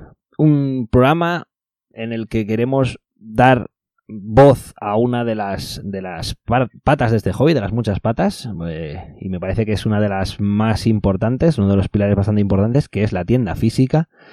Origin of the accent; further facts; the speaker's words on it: Valencia, Valencian Community, Spain; yo, que soy de Valencia, cada vez que voy a Barcelona